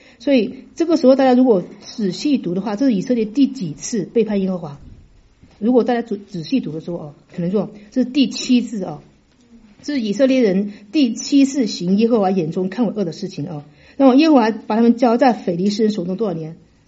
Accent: China; 我觉得我们中国人我经常把那个 L 和 R 有时候说的不是清楚啊

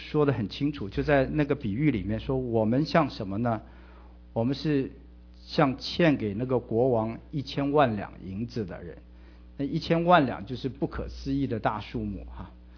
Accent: China; 我们中国人说什么？事不过什么？我们就事不过三，

